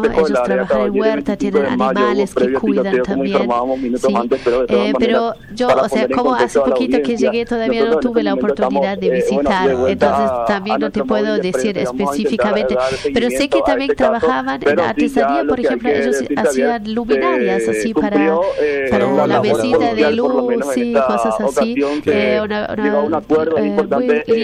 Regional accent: Argentina; No, argentina.

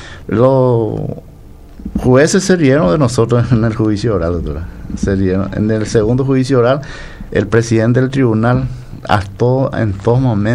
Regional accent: Paraguay

